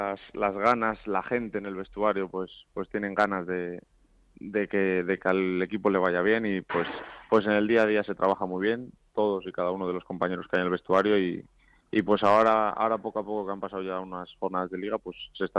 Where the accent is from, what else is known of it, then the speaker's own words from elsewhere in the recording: Cantabria, Spain; va a ser un partido para mí especial por ser de allí y de ser el equipo de mi tierra